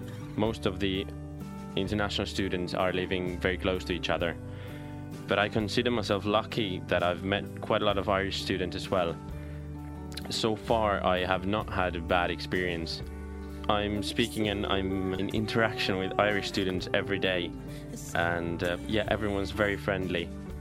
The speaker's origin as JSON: {"language": "English", "town": "Turku", "region": "Southwest Finland", "country": "Finland", "second_language": "English", "said": "I come from southern Finland, from a city called Turku. The Swedish name is Åbo, so that's where I study. Originally, I'm from a small town, which is about 30 kilometers from Turku, but I've been living in Turku now for 2 years, studying there in the University of Turku."}